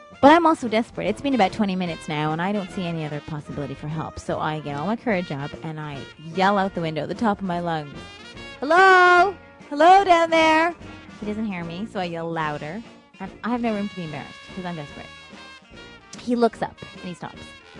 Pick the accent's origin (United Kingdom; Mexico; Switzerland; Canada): Canada; Toronto, Ontario; moved away as an adult; now in New York City, United States; I'm from Toronto, Canada, and I currently live in Greenwich Village, New York City.